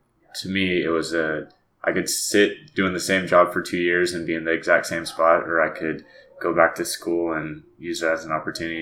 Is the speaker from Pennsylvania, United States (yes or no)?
no; Fort Worth, Texas, United States; So I grew up in North Texas. I was born and raised in Fort Worth.